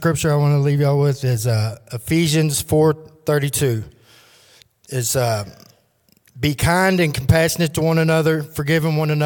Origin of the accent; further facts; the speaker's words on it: Louisville, Kentucky, United States; I'm 48 years old. I grew up in Louisville, Kentucky, in a broken home.